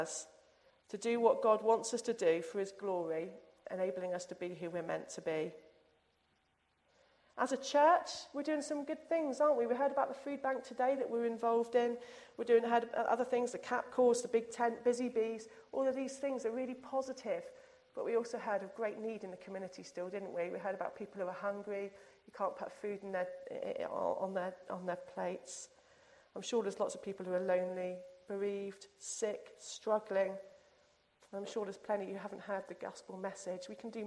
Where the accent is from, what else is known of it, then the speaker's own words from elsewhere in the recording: South West England, United Kingdom; born there; I can't actually do a Cornish accent, but there we go. And I was born in Cornwall as well